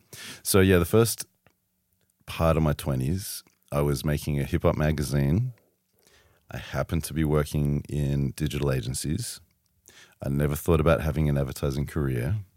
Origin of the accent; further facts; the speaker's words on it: Sydney, New South Wales, Australia; moved away as an adult; now in New York, United States; Yeah, 13 years in New York, but I grew up in Sydney.